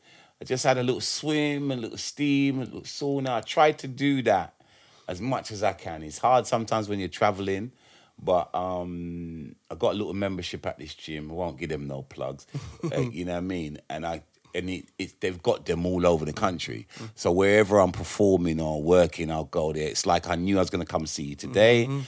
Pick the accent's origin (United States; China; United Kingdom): United Kingdom; when my parents came to left Jamaica, them growing up in Jamaica, basically, and then leaving Jamaica, coming to England, having me, my two sisters, and us growing up in the UK